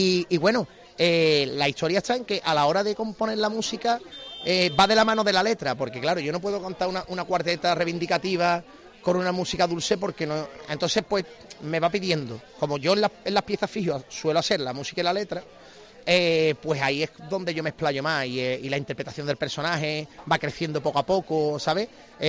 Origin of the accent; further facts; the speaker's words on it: Cádiz, Andalusia, Spain; Cádiz es mi vida, ¿no? Entonces yo soy un enamorado de Cádiz.